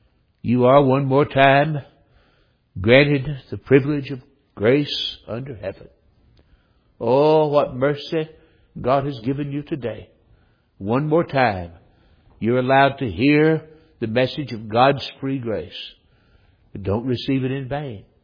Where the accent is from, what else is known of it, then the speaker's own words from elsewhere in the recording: Winston-Salem, North Carolina, United States; preaching a conference in my hometown in Winston-Salem, North Carolina.